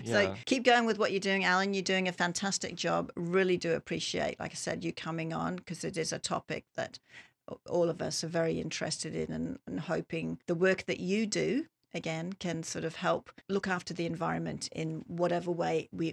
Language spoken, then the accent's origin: English; Australia; now in Canada; What I like as an Australian, the fact there's so much fresh water here.